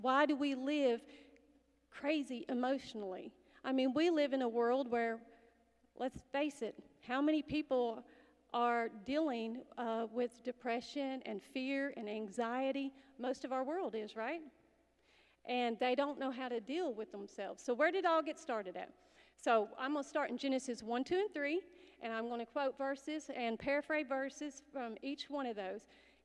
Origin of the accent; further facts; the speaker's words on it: Kentucky, United States; accent: Kentucky drawl; When I do speak fast, I go into that Kentucky drawl, because I'm from Kentucky